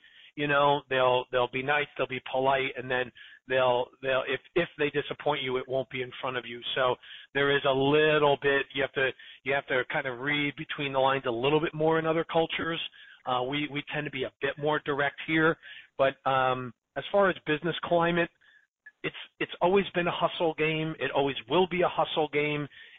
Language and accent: English; New Jersey, United States; So I'm from New Jersey, right?